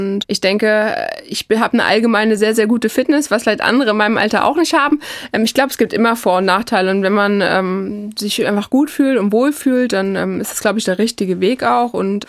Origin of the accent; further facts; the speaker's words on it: Hesse, Germany; born there; gerade im Bereich Edersee fühle ich mich sehr, sehr wohl, um einfach auch mal abzuschalten und ja, in meiner Geburtsstadt einfach auch mal Zeit zu verbringen.